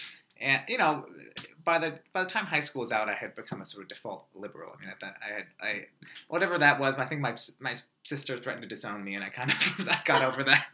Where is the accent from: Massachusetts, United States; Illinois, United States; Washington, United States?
Washington, United States; Seattle; I think I'm glad, I think, that I grew up in Seattle, I think, in comparison to those two places, mostly because, after 9/11, it was a lot easier to be an Afghan-American in Seattle.